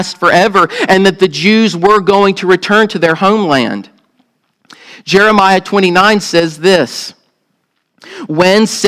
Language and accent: English; the South, United States; accent: southern; I probably butchered with my southern accent